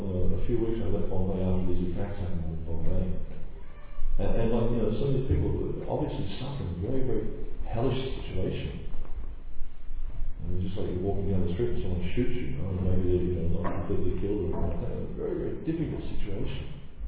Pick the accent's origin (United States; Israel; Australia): Australia; Melbourne, Victoria; born there; I was born in Melbourne, but I went away and I came back after about 15 years.